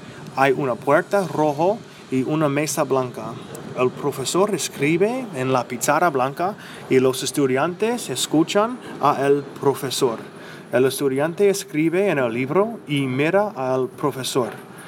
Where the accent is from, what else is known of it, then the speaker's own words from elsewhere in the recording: United States; Spanish is a second language; soy de los Estados Unidos. Yo tengo 31 años.